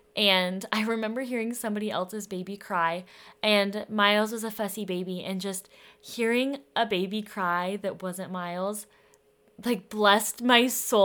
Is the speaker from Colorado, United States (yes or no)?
yes; Denver, Colorado, United States; I am a professional photographer. I am from Denver.